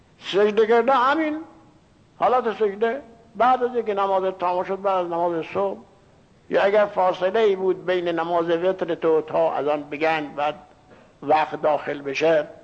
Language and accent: Persian; Iran; moved away; من از ایران آمدم اینجا.